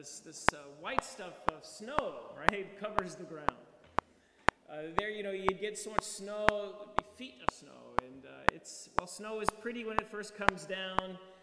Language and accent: English; Gulf Coast, United States; now in New Jersey, United States; Growing up on the Gulf Coast, I grew up thinking that there was just one season, the hot, humid season.